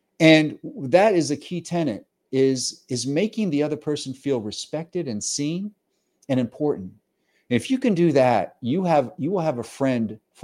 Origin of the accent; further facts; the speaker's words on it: Delaware, United States; that was kind of the culture, you know, in rural, where I grew up in Delaware, where people would just come by to visit.